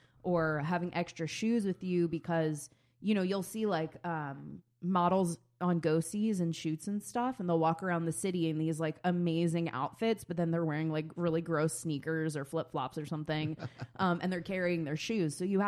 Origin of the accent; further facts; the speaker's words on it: New York, United States; I mean, I think so being a New Yorker, you constantly have bags with you